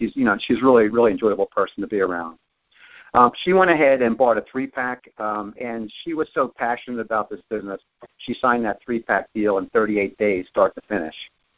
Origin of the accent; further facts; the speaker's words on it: Philadelphia, Pennsylvania, United States; So, I'm from Philadelphia, so I tend to talk a little fast. Around here, people understand me, but I'll try and slow it down a little bit so that you hear all this.